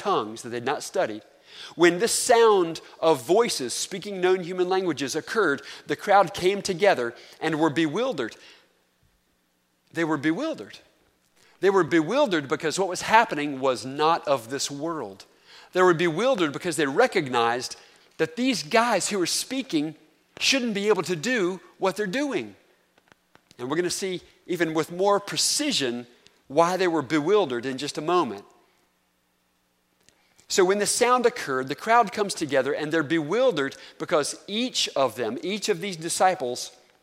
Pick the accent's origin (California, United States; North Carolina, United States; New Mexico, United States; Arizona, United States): North Carolina, United States; also born or lived in Texas; Now remember, I'm from North Carolina, but I'd been in Texas for a while by this point.